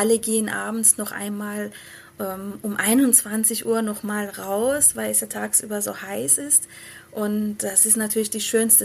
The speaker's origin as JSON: {"language": "German", "region": "Isfahan", "country": "Iran", "tie": "born or raised there", "said": "in meiner Heimatstadt Isfahan."}